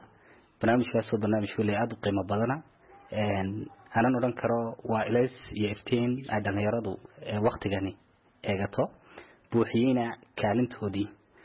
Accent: Djibouti; now in Borama, Somalia

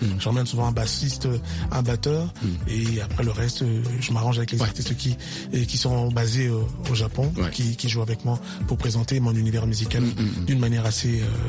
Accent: DR Congo; c'est vrai que je suis congolais

